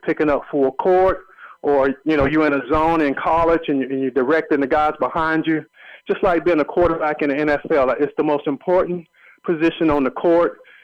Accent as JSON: {"language": "English", "region": "the South", "country": "United States", "tie": "born or raised there", "said": "I grew up here in the South, Southern Baptist, but Coach Thompson just blew me away."}